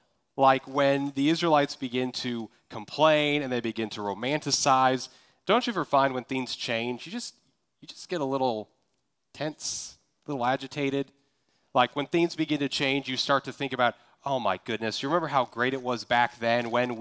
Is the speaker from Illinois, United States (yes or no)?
no; Kansas, United States; You know, like, I'm from Kansas. Tornadoes don't scare me.